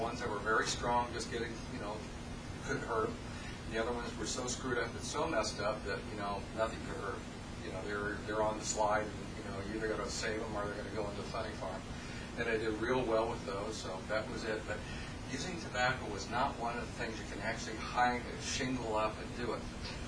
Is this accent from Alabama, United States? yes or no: no; Indiana, United States; I'm originally from Indiana, graduated from Indiana University School of Medicine and Environmental Health Science.